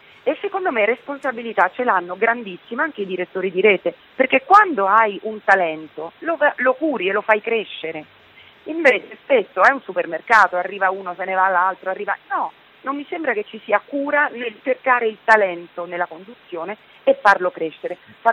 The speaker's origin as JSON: {"language": "Italian", "town": "Rome", "region": "Lazio", "country": "Italy", "said": "Io sono romana, eh."}